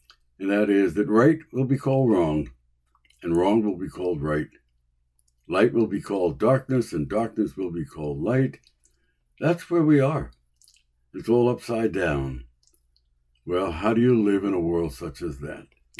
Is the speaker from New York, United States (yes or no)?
yes; New York City, New York, United States; And I grew up in New York City, which was not the best place to grow up.